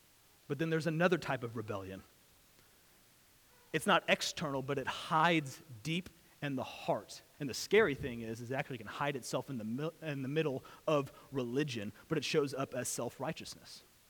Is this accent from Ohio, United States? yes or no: no; Springfield, Missouri, United States; I grew up in Springfield, Missouri, so it was kind of like the buckle of the Bible Belt.